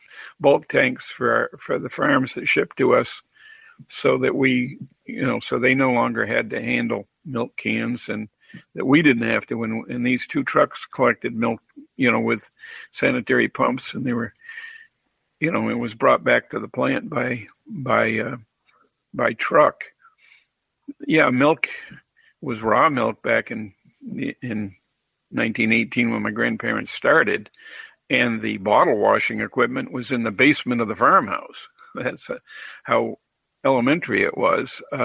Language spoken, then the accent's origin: English; Vermont, United States; I grew up in Vermont, but there weren't many of those installations in Vermont.